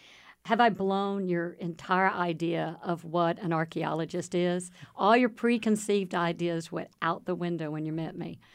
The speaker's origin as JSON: {"language": "English", "town": "Waco", "region": "Texas", "country": "United States", "tie": "born or raised there", "said": "I am a third generation Wacoan. I grew up in the Midway School District back when it was rural."}